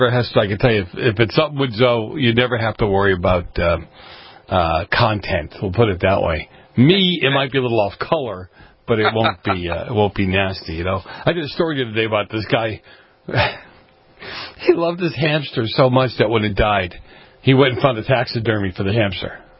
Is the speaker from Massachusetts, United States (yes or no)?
yes; Boston, Massachusetts, United States; I grew up in Boston. We had them running all around the place.